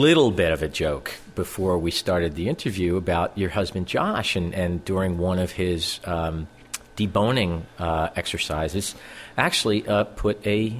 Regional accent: Elizabeth, New Jersey, United States; I was one of the lucky recipients of my weekly slice of bologna growing up in Elizabeth, New Jersey at Frank's Butcher.

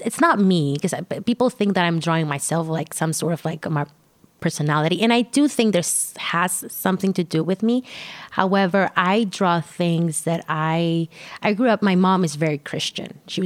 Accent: Tijuana, Baja California, Mexico; I grew up in Tijuana. And Tijuana is a big town, but becomes a small town because people from there, and I like that, hang out with the same friends since they were five.

